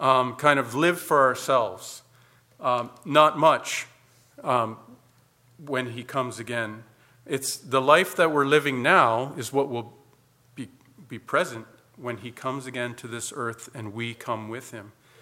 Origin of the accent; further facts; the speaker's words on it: Canada; I prefer a holy handshake because I'm European. So of European background. I'm Canadian